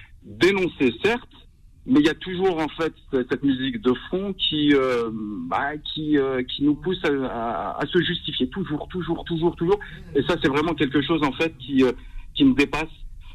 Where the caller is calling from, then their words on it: Mantes-la-Jolie, Île-de-France, France; Je viens de Mantes-la-Jolie.